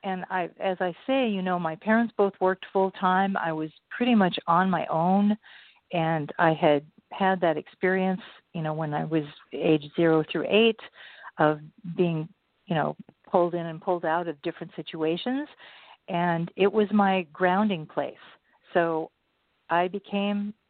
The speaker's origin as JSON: {"language": "English", "town": "Los Angeles", "region": "California", "country": "United States", "tie": "born there", "also_born_or_lived": "Portland, Oregon", "said": "it was sort of back and forth between Southern California, where I was born. I was born in Los Angeles. And then my mother's family all lived in Portland, Oregon. So my parents were back and forth between California and Oregon many times."}